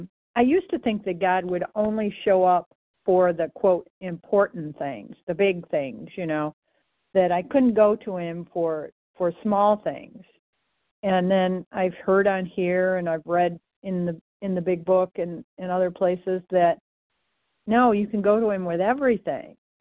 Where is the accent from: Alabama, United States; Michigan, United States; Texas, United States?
Michigan, United States; recovered compulsive overeater. I'm from Michigan.